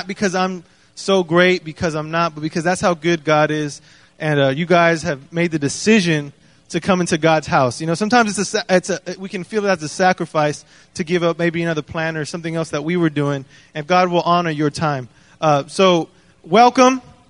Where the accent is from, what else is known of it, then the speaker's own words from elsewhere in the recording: Minnesota, United States; born there; I was born in Minnesota, actually